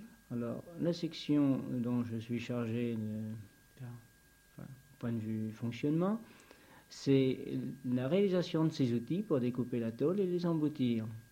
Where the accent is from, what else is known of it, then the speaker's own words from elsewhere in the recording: Saumur, Pays de la Loire, France; now in Orléans area, France; oui, vous savez, je suis des Pays de la Loire, je suis de Saumur.